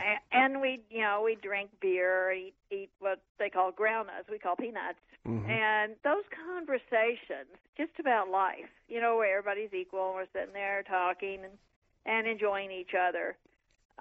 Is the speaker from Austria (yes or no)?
no; Southern US, United States; And I grew up under segregation in the South, and I was really trying to understand racism.